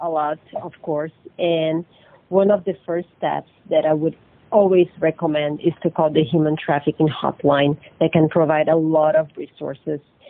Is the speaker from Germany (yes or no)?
no; Brazil; now in United States; I am originally from Brazil.